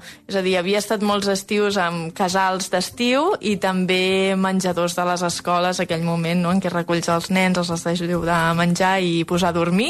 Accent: Molins de Rei, Catalonia, Spain; tinc 38 anys, sóc de Molins de Rei, porto 12 anys

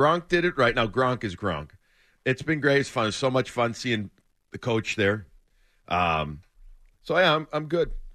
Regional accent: Chicago, Illinois, United States; now in Boston, United States; Like I grew up in one in Chicago, awesome city too, phenomenal.

